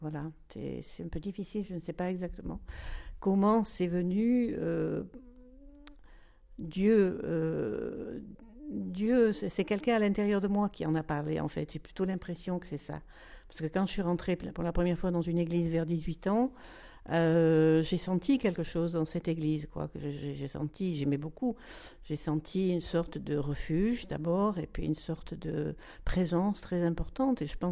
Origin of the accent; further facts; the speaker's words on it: Maussane-les-Alpilles, Provence-Alpes-Côte d'Azur, France; Je suis native de Maussan, en fait, bien que je n'ai pas habité tout le temps à Maussan. Et j'ai 71 ans, bientôt, demain. C'est mon anniversaire, le 3 février.